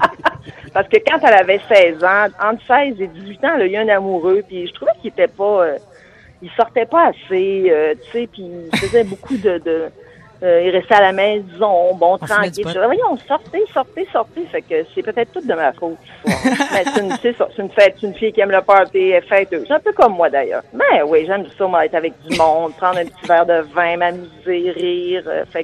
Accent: Quebec, Canada; now in Montreal, Canada; Nous, on arrivait dans la région de Montréal parce qu'on est natif du Saguenay-Lac-Saint-Jean.

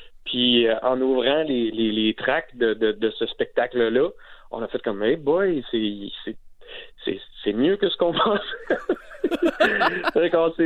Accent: Îles-de-la-Madeleine, Quebec, Canada; descendre chez nous aux Îles-de-la-Madeleine

